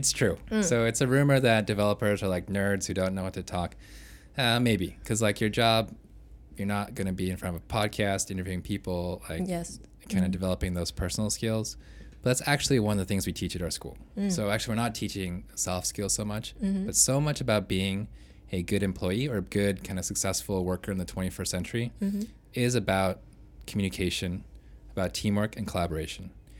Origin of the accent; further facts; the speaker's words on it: San Francisco, California, United States; now in Vietnam; So before coming to Vietnam, I came from San Francisco, which is kind of like the mecca of software engineers in the world.